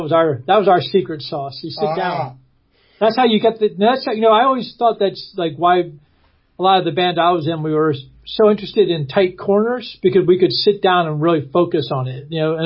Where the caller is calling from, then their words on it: Arlington, Virginia, United States; I'm right outside of Washington, D.C. I'm at Discord House in Arlington, Virginia.